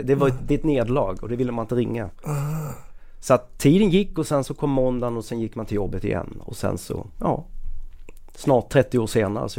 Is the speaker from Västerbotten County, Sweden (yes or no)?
no; Skåne, Sweden; Jag var ju typ skåning i Stockholm typ.